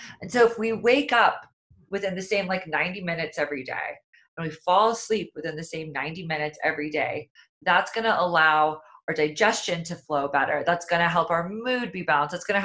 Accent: Kansas, United States; I'm also from Kansas, so I've seen these slaughter yards and I've driven by them

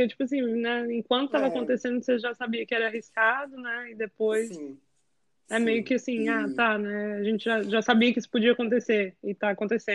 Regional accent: Brazil; por mais que ele seja americano, eu sou brasileira

